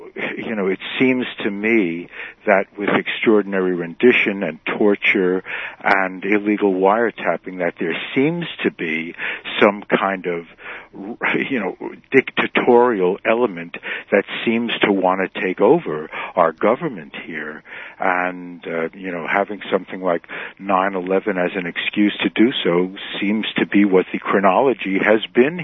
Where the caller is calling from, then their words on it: Manhattan, New York, United States; I'm calling from Manhattan. I'm a first-time caller.